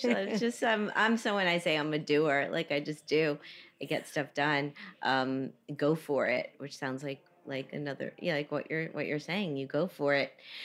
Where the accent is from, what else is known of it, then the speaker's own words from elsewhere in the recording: Miami, Florida, United States; Yeah, well, another, I guess, thing we have in common is I grew up in Miami.